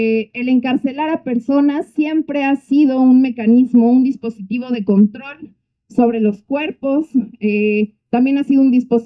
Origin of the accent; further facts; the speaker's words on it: Mexico City, Mexico; aunque yo soy de Ciudad de México, he venido solo como un par de veces